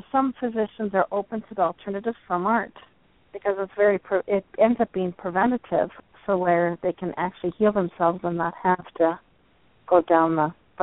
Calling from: Eagan, Minnesota, United States; from Eagan, Minnesota.

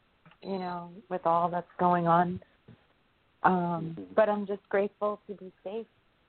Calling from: New York, United States; New York.

